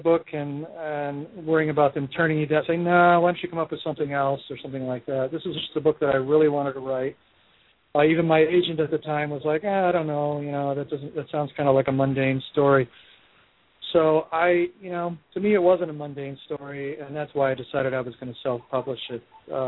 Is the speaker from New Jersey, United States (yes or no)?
no; Hawaii, United States; moved away as an adult; now in California, United States; I was in Hawaii for a long time. I lived there since I was 11 years old. So it's pretty much my hometown.